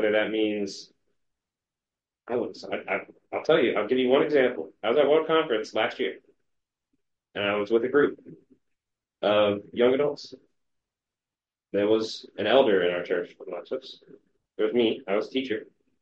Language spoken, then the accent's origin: English; the South, United States; And I'm from the South. There's a lot of dissonance in the way and how things have gone.